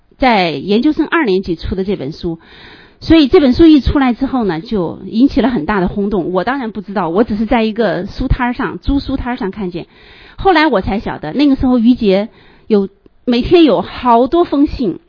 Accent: southern China, China; now in Beijing, China; 我是南方人，我一到北京第一件事情就是每天流鼻血

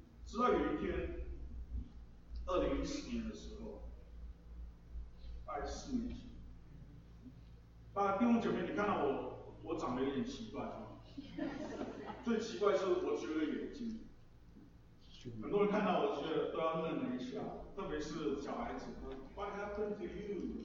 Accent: Singapore; 时候我24岁，大学刚刚毕业，我是新加坡人，我是新加坡华侨

